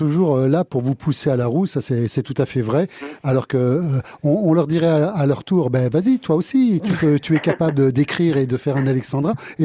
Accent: Normandy, France; puisque moi je suis normand

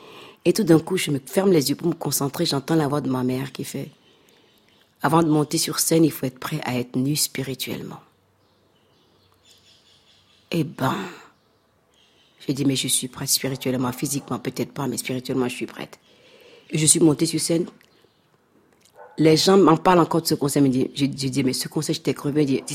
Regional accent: Cotonou, Littoral, Benin; born there; Je suis née à Cotonou, mais mon père, il est de Ouidah.

